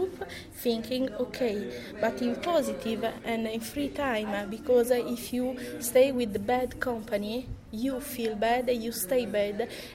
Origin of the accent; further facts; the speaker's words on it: Italy; English is a second language; I'm from Italy, and the organization is an association.